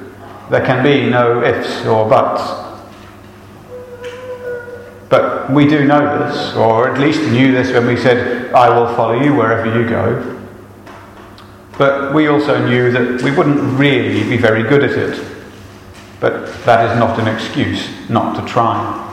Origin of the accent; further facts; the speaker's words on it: England, United Kingdom; now in New Zealand; I'm an Englishman.